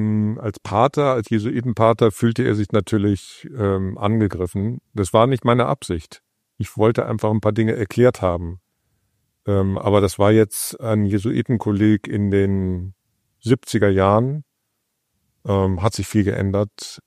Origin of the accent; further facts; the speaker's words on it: Bonn, North Rhine-Westphalia, Germany; ich komme aus Bonn am Rhein.